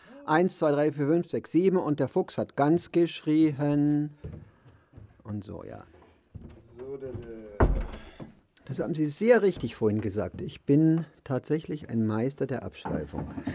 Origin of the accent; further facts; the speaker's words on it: Bavaria, Germany; Der wollte aus seinem Heimatort, das ist ein kleines Dorf in der Nähe von Garmisch, wo ich auf dem Gymnasium war, der wollte von dort weg.